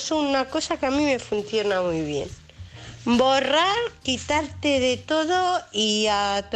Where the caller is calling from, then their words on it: United Kingdom; os llamo de aquí desde el Reino Unido.